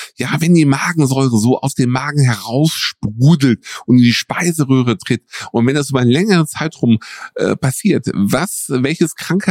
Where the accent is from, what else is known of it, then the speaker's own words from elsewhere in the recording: North Rhine-Westphalia, Germany; Ja, die Ruhr, die fließt bei uns im Ruhrgebiet.